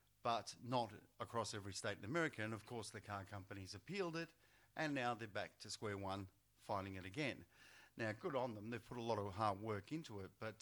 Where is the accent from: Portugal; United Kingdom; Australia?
Australia; I'm very proud as an Australian